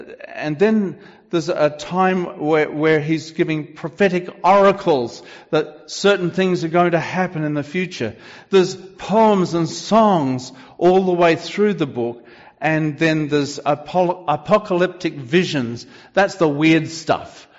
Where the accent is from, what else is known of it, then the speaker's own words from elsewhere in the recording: Australia; And I'm coming from Australia, I know about